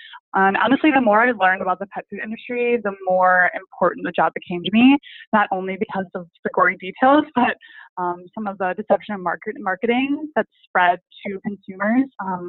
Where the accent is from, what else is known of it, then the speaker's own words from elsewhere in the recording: Milwaukee, Wisconsin, United States; I worked at a small natural pet food store in my hometown. I live in Milwaukee, Wisconsin. Go Packers.